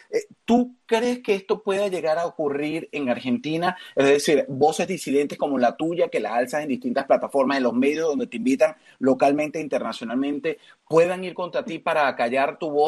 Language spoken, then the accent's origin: Spanish; Venezuela; una también gran población venezolana que ha huido de la crisis de mi país de origen.